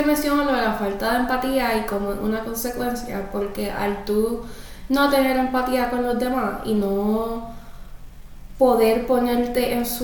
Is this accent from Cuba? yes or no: no; Puerto Rico; Nosotros somos de Puerto Rico, que es la isla más pequeña de las Antillas Mayores en el Caribe.